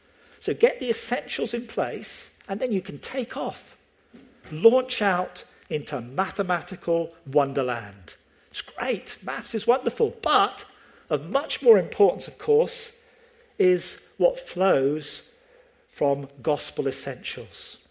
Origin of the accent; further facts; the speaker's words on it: Scotland, United Kingdom; I was brought up in Scotland.